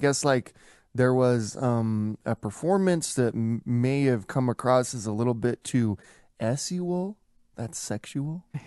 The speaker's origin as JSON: {"language": "English", "region": "Illinois", "country": "United States", "tie": "born or raised there", "said": "Literally, like, I grew up in Illinois."}